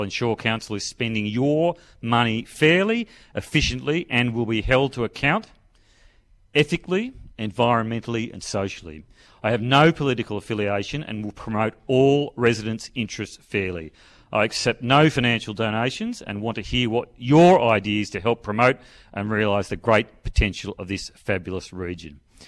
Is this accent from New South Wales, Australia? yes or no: yes; Cooma, New South Wales, Australia; and I've come back and live in Queanbeyan now, where I've been for about 11 years. I grew up in Cooma.